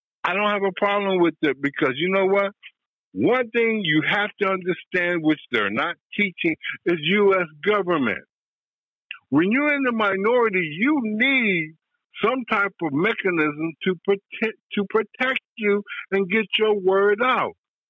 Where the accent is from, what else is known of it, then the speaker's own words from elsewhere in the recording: United States; I'm calling in because I am an American. This is the only country I can live in.